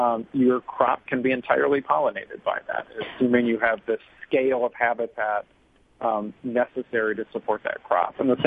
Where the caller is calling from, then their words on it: Western Canada, Canada; I'm calling from Canada here today. And it's amazing research that's been done in Western Canada looking at canola pollination.